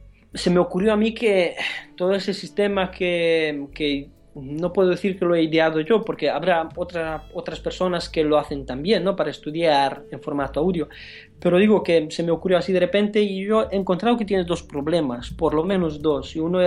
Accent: Romania; Spanish is a second language; moved away as an adult; now in Spain; Yo soy extranjero aquí en España, soy rumano y estaba trabajando en la construcción

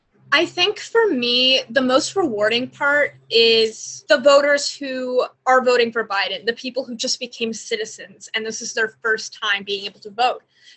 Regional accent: Georgia, United States; also born or lived in Pennsylvania; I have volunteered in my adopted state of Pennsylvania, but I've also been volunteering a lot in my home state of Georgia

